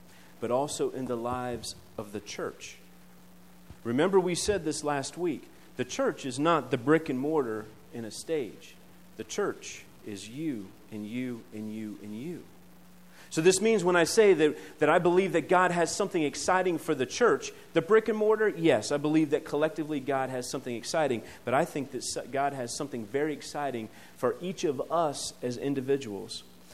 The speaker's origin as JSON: {"language": "English", "town": "Van Wert", "region": "Ohio", "country": "United States", "tie": "born or raised there", "said": "So, you know, as a boy growing up, I came from Van Wert."}